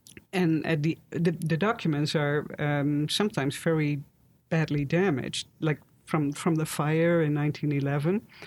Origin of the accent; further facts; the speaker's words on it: Netherlands; now in United States; I'm here from the Netherlands, and in the Netherlands I have my friends